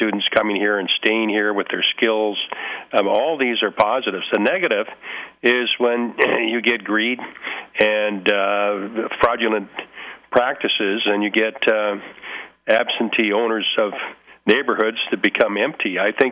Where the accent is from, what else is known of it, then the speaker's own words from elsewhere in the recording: Vancouver, British Columbia, Canada; I grew up in Vancouver in the 40s, 50s, 60s, when it was a pretty gray provincial Presbyterian town.